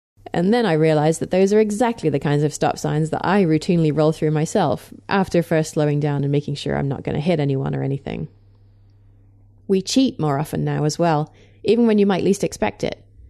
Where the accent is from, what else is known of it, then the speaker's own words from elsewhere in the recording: England, United Kingdom; now in United States; in case it isn't obvious from my rather strange accent, that I was raised in England and not in the US.